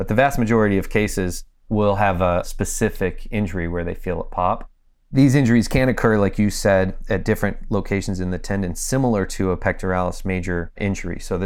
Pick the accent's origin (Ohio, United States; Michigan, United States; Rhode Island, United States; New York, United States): Ohio, United States; Cleveland; I'm originally from Cleveland, Ohio.